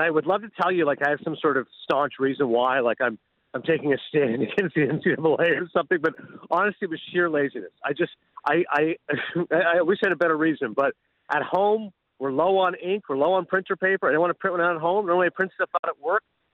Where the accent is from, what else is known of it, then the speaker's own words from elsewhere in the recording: Ontario, Canada; Kingston is like 2 hours from Syracuse, where I grew up in Ontario, right? And it's like, even now when I go home to Canada